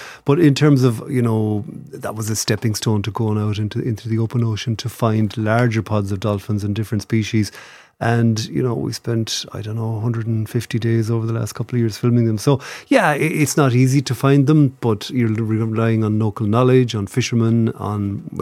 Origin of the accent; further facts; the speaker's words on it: Munster, Ireland; So I'm from Clare, slightly confusingly. My father, I spent a lot of time in Kerry. My father was from there.